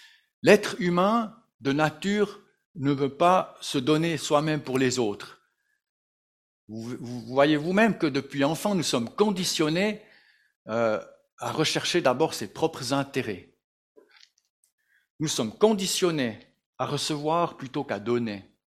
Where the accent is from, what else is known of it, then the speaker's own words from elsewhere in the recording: Sion, Valais, Switzerland; also born or lived in Bern; j'ai grandi en Valais, à Sion, et puis ensuite de ça, je suis arrivé à Berne, où j'ai rencontré ma femme